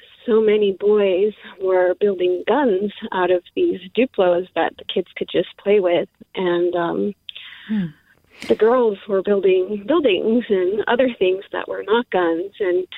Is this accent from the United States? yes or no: no; Japan; I come from a country where there's no guns. We're from Japan.